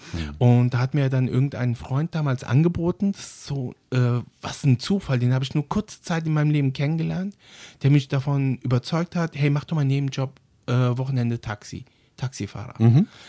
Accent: Frankfurt am Main, Hesse, Germany; Und da ist natürlich auch das Thema, wo ich dann sage, ja, Frankfurt am Main ist meine Heimat.

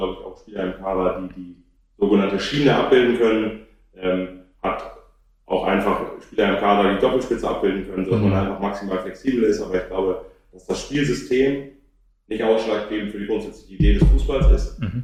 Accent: Lower Saxony, Germany; Ich komme aus der Grafschaft Bellheim ursprünglich

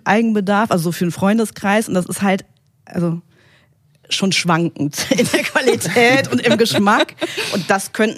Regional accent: Cologne, North Rhine-Westphalia, Germany; wir als Kölner

